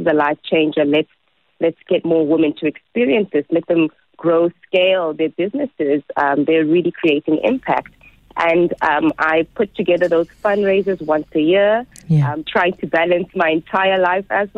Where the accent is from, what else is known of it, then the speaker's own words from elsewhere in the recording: Eastern Cape, South Africa; I come from the Eastern Cape, and I was born from a beautiful Xhosa matriarchy here, very strong matriarchy that provided opportunities for me.